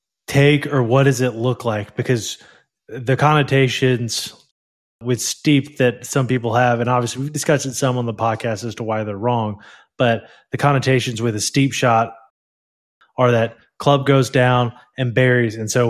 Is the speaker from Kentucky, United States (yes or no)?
yes; Lexington, Kentucky, United States; I grew up in Lexington, Kentucky, and once you get that far north, especially, greens are all bent.